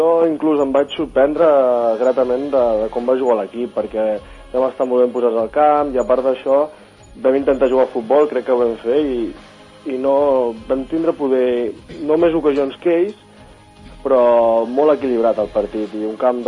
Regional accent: Palau-solità i Plegamans, Catalonia, Spain; doncs tinc 25 anys, sóc de Palau Solità Plegamans

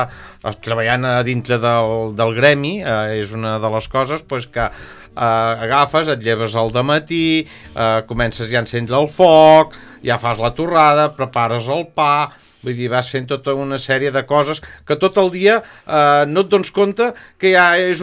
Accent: La Garriga, Catalonia, Spain; born there; Els meus pares eren del Figaró i jo tenia que anar a néixer a Granollers. I com no hi van ser temps, per això vaig néixer a la Garriga. Però no és que jo visqués a la Garriga.

